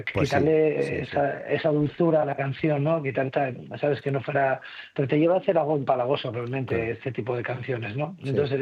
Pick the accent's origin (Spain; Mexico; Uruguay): Spain; Cangas; yo soy de Cangas